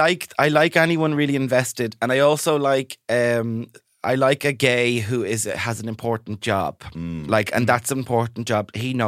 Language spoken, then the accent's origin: English; Dublin, Leinster, Ireland; And I was like, "No, I have literally Dublin for generations. Like, my parents are Dublin, their parents are Dublin, and I'm nearly 100% sure their parents are Dublin."